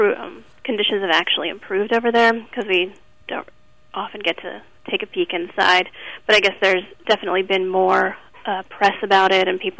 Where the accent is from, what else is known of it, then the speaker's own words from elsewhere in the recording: United States; I think us as an American looking in would say